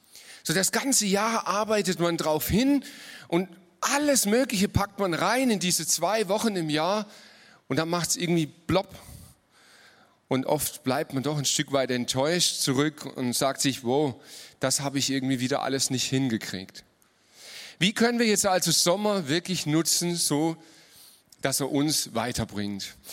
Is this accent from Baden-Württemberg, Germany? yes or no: yes; Baden-Württemberg, Germany; Nicht im Schwabenland geboren. Und jetzt bin ich in Ermstal aufgewachsen